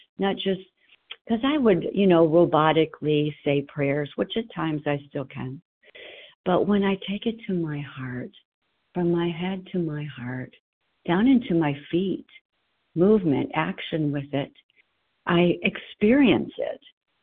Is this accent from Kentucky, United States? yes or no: no; Arizona, United States; from Arizona.